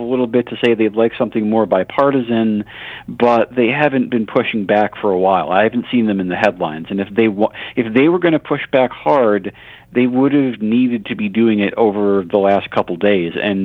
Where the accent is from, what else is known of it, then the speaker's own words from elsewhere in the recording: New York, United States; like especially ones from my home state of New York